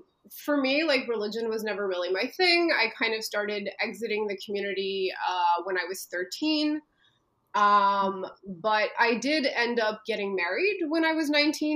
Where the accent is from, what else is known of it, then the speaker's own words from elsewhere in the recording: Montreal, Quebec, Canada; So I'm originally from Montreal.